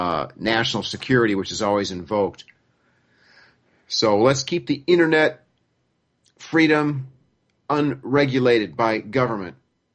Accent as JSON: {"language": "English", "country": "United States", "said": "I like to say in a cheeky way that I'm an American who actually knows world geography and world history."}